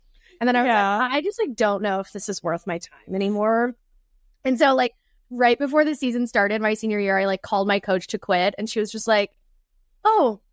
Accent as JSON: {"language": "English", "region": "the South", "country": "United States", "said": "I come from the South"}